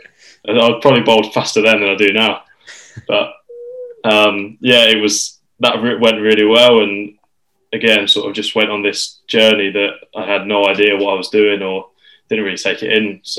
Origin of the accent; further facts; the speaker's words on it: Peterborough, East of England, United Kingdom; Yeah, so I'm from Peterborough, so quite a distance from Worcester, 2.5 hours. Where I lived, really, there wasn't a first-class county nearby